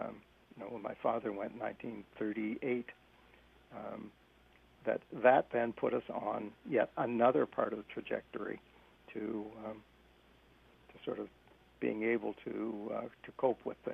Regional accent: Halifax, Nova Scotia, Canada; born there; now in Wolfville, Canada; My father was born in Wolfville and educated here, but then he moved to Halifax, and so I was born in Halifax.

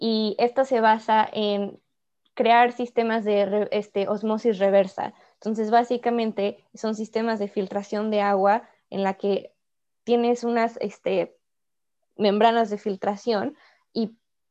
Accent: Mexico; now in Toronto, Canada; Yo nací y crecí en México y crecí viendo no solamente a veces mucha desigualdad social

